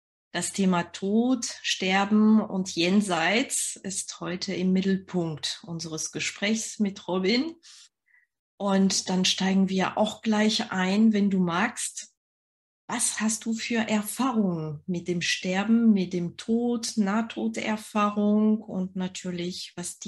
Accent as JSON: {"language": "German", "country": "France", "second_language": "German", "moved": "yes", "lives_now": "Oldenburg, Germany", "said": "Ich komme aus Frankreich. Ich lebe im schönen Oldenburg in der Nähe von Bremen."}